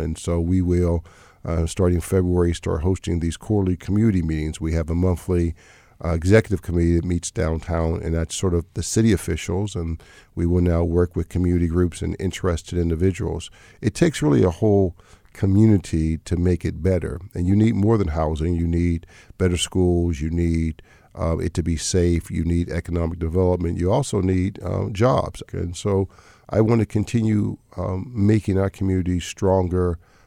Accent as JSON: {"language": "English", "town": "Homewood", "region": "Pennsylvania", "country": "United States", "said": "I've been a pastor in that community for 35 years. I'm from Homewood. I met my wife in the first grade from Homewood, right?"}